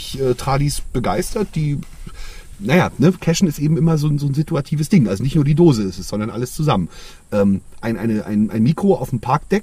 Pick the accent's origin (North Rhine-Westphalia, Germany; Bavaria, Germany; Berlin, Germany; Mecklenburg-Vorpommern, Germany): Mecklenburg-Vorpommern, Germany; Schwerin; so in Schwerin, wir haben ja keine Uni, ne?